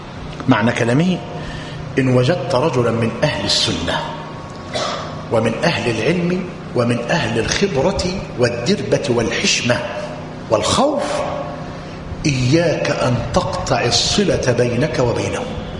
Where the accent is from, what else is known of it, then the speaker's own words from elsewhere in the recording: Egypt; عندنا في مصر